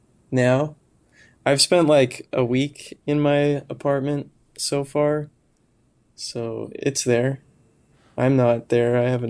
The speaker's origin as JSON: {"language": "English", "region": "Saskatchewan", "country": "Canada", "lives_now": "Regina, Canada", "said": "I'm from a town kind of close to Moose Jaw, but I've lived in Regina for like 10 years."}